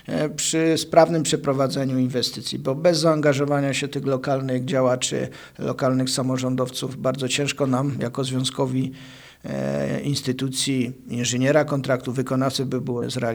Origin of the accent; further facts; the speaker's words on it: Węgierska Górka, Silesian Voivodeship, Poland; Ale jako mieszkaniec pochodzę z Węgierskiej Górki, byłem wcześniej prezesem firmy komunalnej, która budowała.